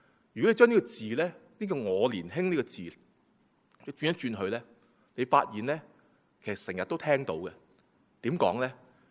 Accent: China; 同我中國人好相似嘅喎

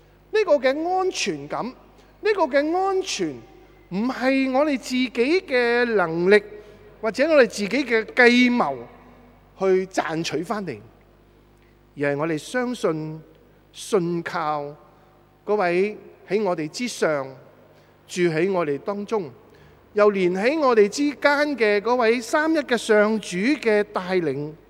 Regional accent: China; 我中国人都有一个很贴切的形容

